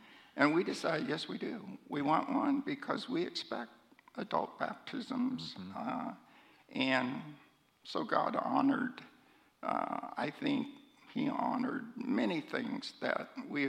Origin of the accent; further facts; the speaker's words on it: Pella, Iowa, United States; And for a boy growing up in Pella, you know, that was a stretch.